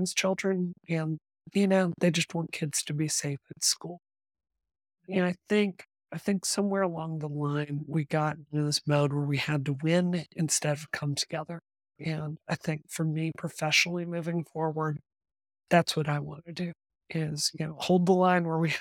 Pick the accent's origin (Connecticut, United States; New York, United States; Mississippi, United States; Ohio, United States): Mississippi, United States; Yeah, I grew up in Mississippi and, you know, the Civil War, you know, the aftermath of the Civil War is just a wide opened wound.